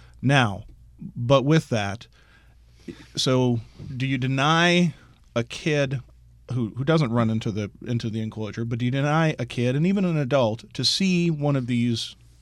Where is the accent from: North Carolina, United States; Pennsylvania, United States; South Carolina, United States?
Pennsylvania, United States; Philadelphia; I grew up in Philadelphia. We had a great zoo, Philadelphia Zoo. I grew up at the zoo.